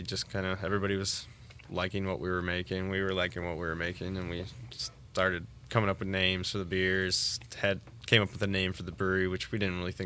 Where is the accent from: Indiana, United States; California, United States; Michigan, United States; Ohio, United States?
Indiana, United States; me and then all the other owners of Burnham Brewing, we are from New Prairie, so we went to high school. Well, all of us went to high school together at New Prairie High School, just outside of La Porte there.